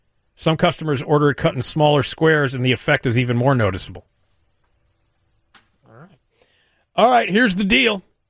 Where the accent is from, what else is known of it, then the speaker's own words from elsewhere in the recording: Chicago, Illinois, United States; 16-inch softball, unique to Chicago.